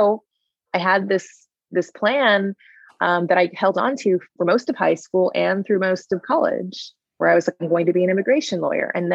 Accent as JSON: {"language": "English", "town": "Atlanta", "region": "Georgia", "country": "United States", "tie": "born or raised there", "lives_now": "Little Rock, United States", "said": "I'm born and raised in Atlanta, Georgia, even though I now live in Little Rock, Arkansas, and really have spent about half my life in Little Rock, Arkansas, but born and raised in Atlanta, that's where I grew up."}